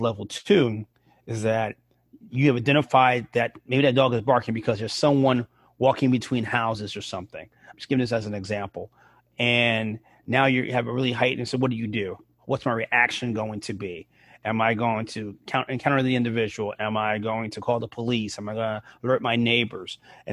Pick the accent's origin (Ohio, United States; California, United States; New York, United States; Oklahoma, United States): New York, United States; Bronx; When I was younger, you know, I grew up in the Bronx, and I was in high school.